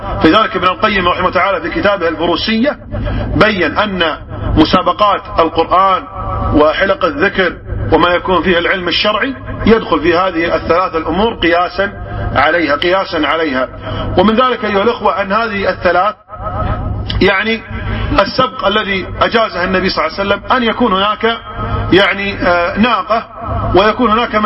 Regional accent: Kuwait; بعض القبائل التي عملت يعني المزاين عندنا في الكويت

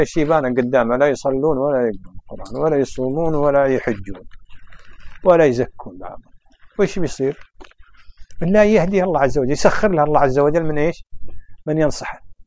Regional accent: Kuwait; بعدين ترى الطابع عندنا في الكويت ما هم مطرفين، ليش؟ مطرفون قليل بالحيل بالحيل.

